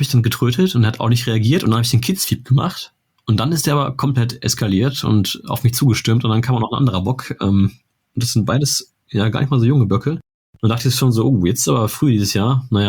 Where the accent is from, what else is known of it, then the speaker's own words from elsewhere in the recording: North Rhine-Westphalia, Germany; ich bin ja selber Sauerländer oder ich wohne am Rande des Sauerlands und gehe auch ein bisschen im Sauerland zur Jagd.